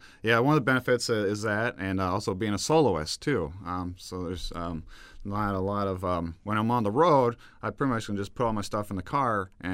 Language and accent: English; Biloxi, Mississippi, United States; born there; now in Mahomet, United States; I was born in Biloxi, Mississippi. Yes, I was born in Biloxi, Mississippi. My father was in the Air Force, so we traveled all over as a kid.